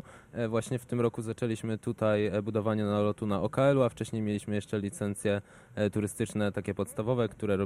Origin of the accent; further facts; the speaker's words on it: Jarosław, Subcarpathian Voivodeship, Poland; also born or lived in Rzeszów; Ja jestem z okolicy, ponieważ w sumie urodziłem się w Rzeszowie i wychowałem w Jarosławiu